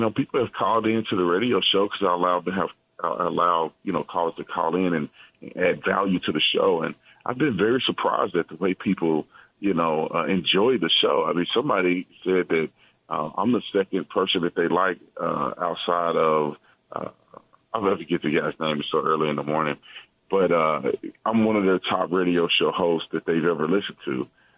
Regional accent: Fort Worth, Texas, United States; Yeah, I'm from Fort Worth, Texas. Yeah, I grew up in an inner city and in a black community. My father was a firefighter.

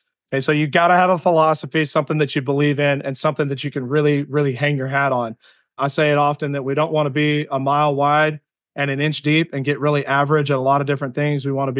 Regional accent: Abilene, Texas, United States; here in Abilene, Texas. And so getting an opportunity to come back to my hometown where my wife is also from here at McMurray has been a tremendous blessing for me and my family

